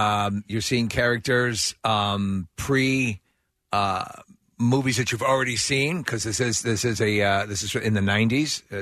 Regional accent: Philadelphia, Pennsylvania, United States; born there; Yeah, I was born in Kensington.

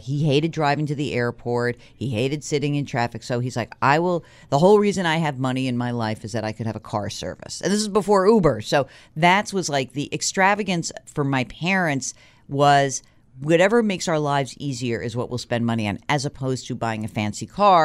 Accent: New York, United States; So my splurge always as a New Yorker is eating

